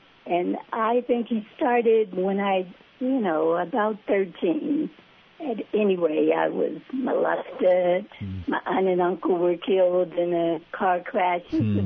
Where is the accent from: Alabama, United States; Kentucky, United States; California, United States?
Alabama, United States; Birmingham; Birmingham, Alabama.